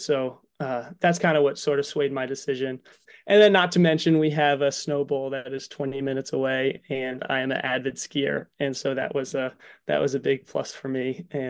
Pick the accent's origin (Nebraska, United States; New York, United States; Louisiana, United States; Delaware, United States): Delaware, United States; also born or lived in Vermont; now in Minneapolis, United States; And so I'm from Delaware, but now I'll be out in the Midwest, battling the cold still.